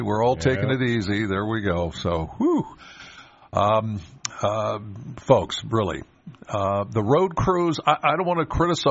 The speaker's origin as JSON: {"language": "English", "town": "Penns Valley", "region": "Pennsylvania", "country": "United States", "said": "I'm from Penns Valley."}